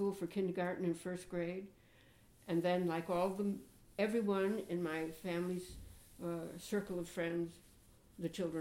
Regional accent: Boston, Massachusetts, United States; born there; I was born in the Massachusetts General Hospital in Boston, where my father was on the staff and chief of the diabetes clinic.

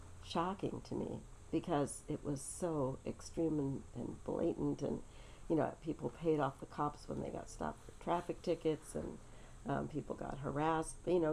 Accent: San Francisco, California, United States; born there; And I was born in San Francisco in 1942, October, so I'm a little bit younger, a few months. And my parents were both born in San Francisco.

